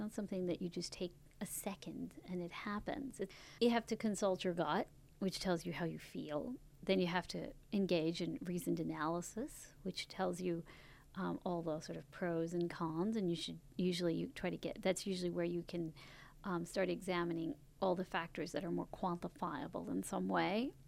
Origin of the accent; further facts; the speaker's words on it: India; You know, as an Indian, when you want to do something, the first thing you ask yourself is there somebody that's going to get upset by this choice?